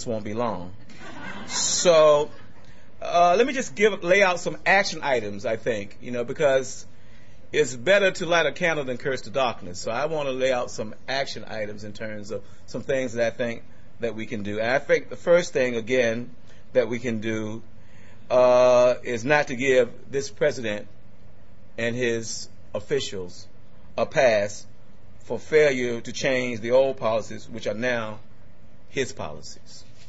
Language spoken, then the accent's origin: English; the South, United States; I grew up under apartheid in America, in the South. I witnessed our home being firebombed by the Klan in 1955.